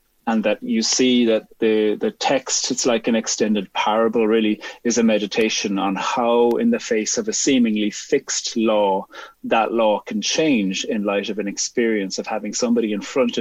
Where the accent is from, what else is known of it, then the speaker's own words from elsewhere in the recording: Cork, Munster, Ireland; I'm from the People's Republic of Cork. So, of course, you know, Cork and not Cork, as there is.